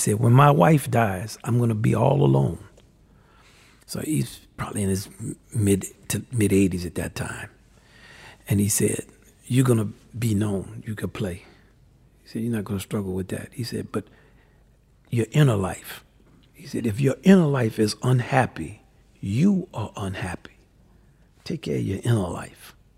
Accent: New Orleans, Louisiana, United States; Culturally, I'm from New Orleans.

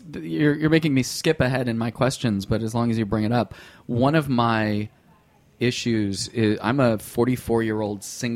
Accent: California, United States; also born or lived in San Diego / Los Angeles; now in New York, United States; So I'm from California, and I've called New York home for 25 years, ever since I moved from San Diego to Los Angeles.

